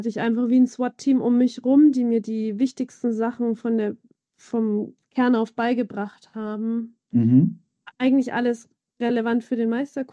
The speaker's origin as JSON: {"language": "German", "town": "Coburg", "region": "Bavaria", "country": "Germany", "tie": "born or raised there", "said": "dass die Reichweite weit über die Stadtgrenzen meiner Heimat Coburg hinausging"}